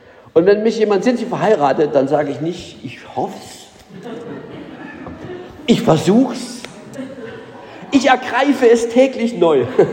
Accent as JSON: {"language": "German", "region": "Berlin", "country": "Germany", "said": "gerade in so einer Stadt wie Berlin, ich bin ja Berliner"}